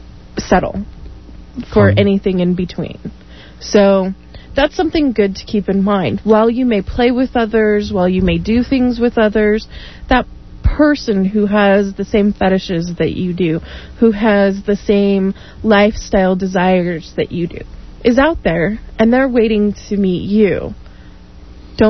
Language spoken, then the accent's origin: English; Salt Lake City, Utah, United States; also born or lived in Denver; I may be born and raised in Salt Lake, but I actually moved here after 10 years of living in Denver.